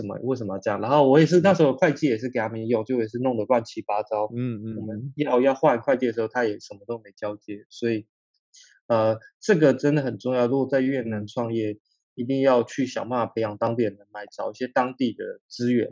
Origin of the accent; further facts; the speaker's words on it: Taiwan; 然后我一个台湾人，所以就是比较辛苦